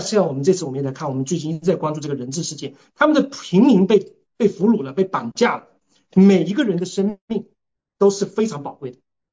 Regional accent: China; 我们中国人经常说法外开恩。

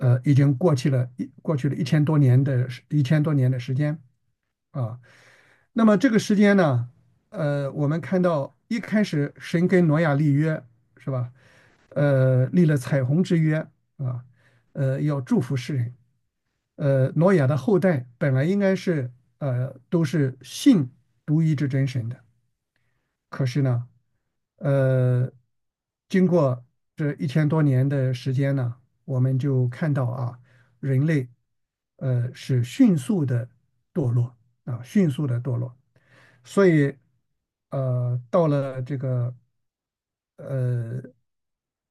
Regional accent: China; 我们中国人有一句话啊，叫做“团结就是力量”。

